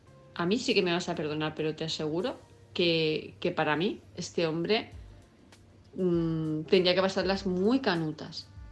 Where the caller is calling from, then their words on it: Palma de Mallorca, Balearic Islands, Spain; de Palma de Mallorca